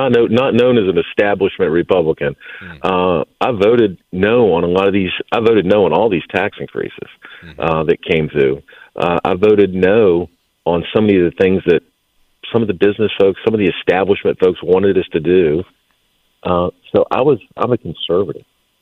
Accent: Virginia Beach, Virginia, United States; also born or lived in Norfolk; I was born in DePaul Hospital in Norfolk. Grew up in Virginia Beach.

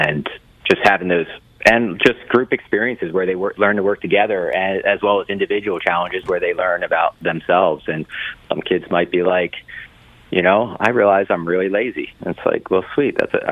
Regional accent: Baltimore, Maryland, United States; Most kids I knew went to college, and I grew up in Baltimore

